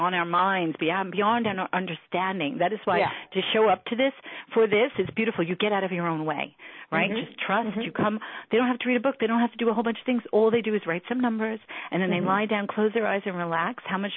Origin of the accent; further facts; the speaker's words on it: New York, United States; Now everyone knows, you know, because I'm from New York, so I always talked very, very quickly.